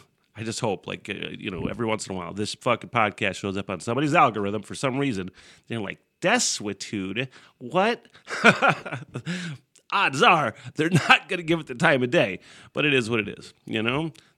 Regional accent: Michigan, United States; Detroit, obviously the biggest city in my home state of Michigan

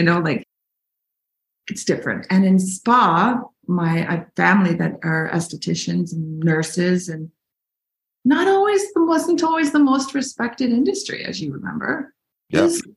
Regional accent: Vancouver, British Columbia, Canada; also born or lived in Beirut; born and raised in Vancouver, Canada.

